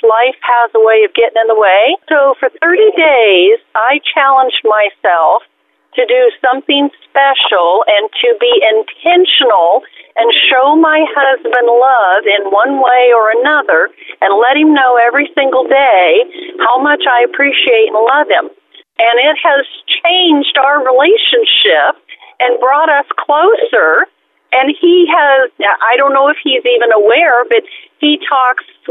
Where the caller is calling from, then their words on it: Shawnee, Kansas, United States; I'm calling from Shawnee, Kansas.